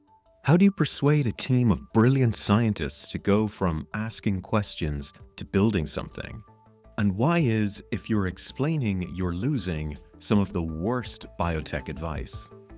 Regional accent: Ireland; I'm Irish, we get around.

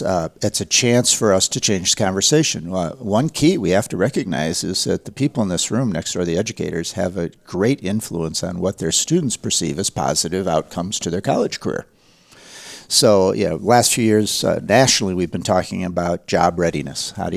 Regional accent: Dubuque, Iowa, United States; And I'm from Dubuque, Iowa. We didn't have Target. I didn't know what Target was at the time.

